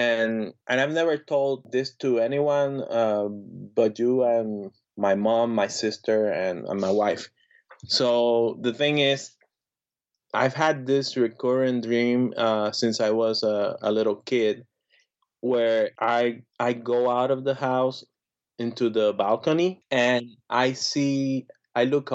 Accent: Puerto Rico; So I was born in Puerto Rico in the 80s, grew up early 80s, grew up 80s, 90s.

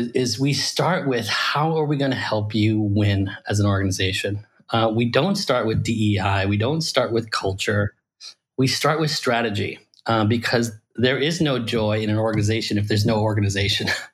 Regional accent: Iran; also born or lived in Paris / Louisiana; now in United States; I'm from Iran originally. I was, but I lived all over the world. I lived in Paris for a while. And while I was in Paris, a big revolution happened in our country. And we kind of fled and came to the US. And so I went straight from Paris to a rural town in Louisiana

